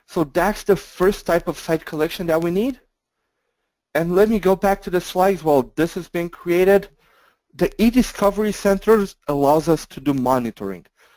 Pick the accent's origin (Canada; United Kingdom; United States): Canada; but I'm Canadian